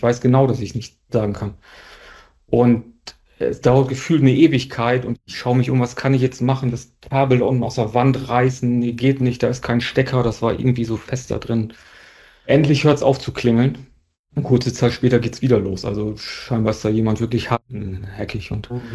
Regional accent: Northern Germany, Germany; bei uns im Norden, in Norddeutschland

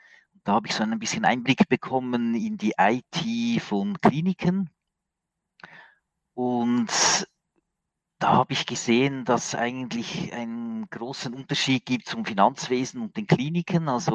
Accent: Switzerland; accent: Swiss; Man hört es sicher an meinem Dialekt, an meinem Hochdeutsch. Ich komme aus der Schweiz. Ich wohne mit meiner Familie im Mittelland, also nicht in den Bergen in der Schweiz, sondern eher im Flachland.

